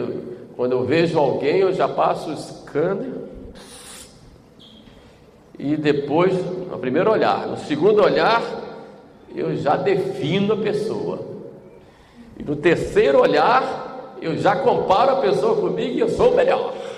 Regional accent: Northeast Region, Brazil; Quando eu era pequeno, dizia lá no Nordeste que a única coisa que cabe

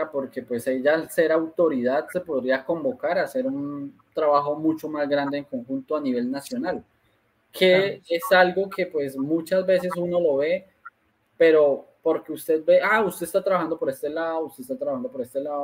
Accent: Pamplona, Norte de Santander, Colombia; yo quería presentármeles a ustedes, vea, tan, yo soy de Pamplona.

